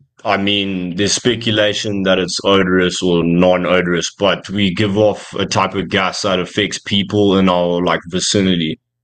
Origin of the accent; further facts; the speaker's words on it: Zimbabwe; Where I was actually growing up in Zimbabwe. So we don't really have like spring and autumn. We just have like summer, winter.